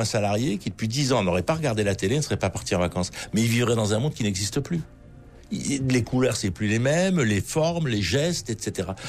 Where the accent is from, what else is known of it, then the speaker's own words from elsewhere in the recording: Marseille, Provence-Alpes-Côte d'Azur, France; Moi, je suis Marseillais.